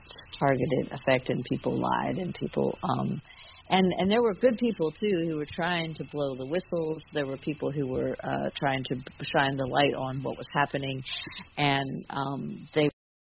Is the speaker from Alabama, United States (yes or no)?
no; West Virginia, United States; this song specifically is about the direct targeting to my home state of West Virginia from around the early 2000s.